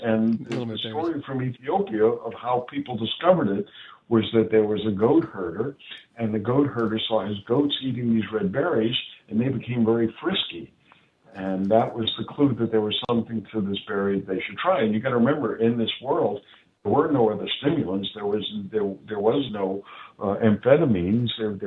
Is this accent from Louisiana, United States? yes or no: yes; New Orleans, Louisiana, United States; And that is why in my hometown in New Orleans, which was French before it was American, we still drink coffee with chicory.